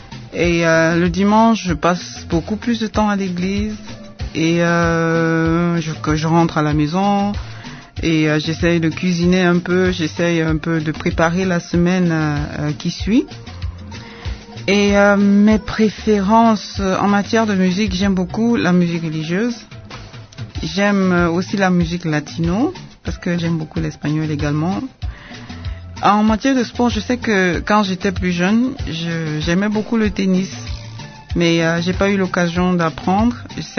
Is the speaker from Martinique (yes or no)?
no; Cameroon; Bien avant la MONUSCO, je travaillais au Cameroun. Je suis camerounaise de nationalité.